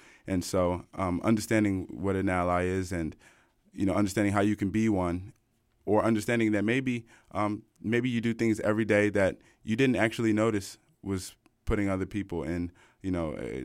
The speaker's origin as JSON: {"language": "English", "town": "Washington", "region": "District of Columbia", "country": "United States", "said": "I'm from Washington, D.C., and so this is my first time on Lady Radio."}